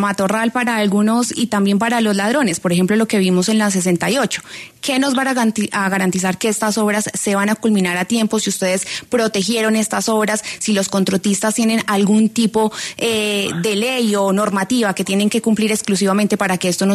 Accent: Bogotá, Colombia; se lo digo también yo como bogotana

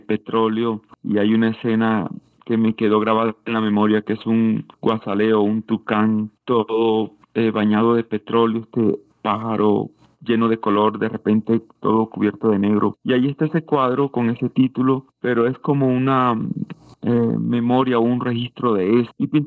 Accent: Cañaverales, La Guajira, Colombia; now in Bogotá, Colombia; No, yo soy guajiro. Vivo en Bogotá hace 25 años, pero sí soy de La Guajira, de un pueblo que se llama Cañaverales.

